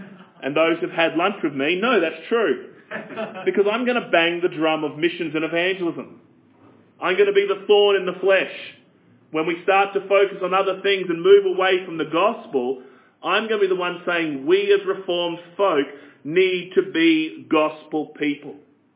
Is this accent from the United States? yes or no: no; Australia; As an Australian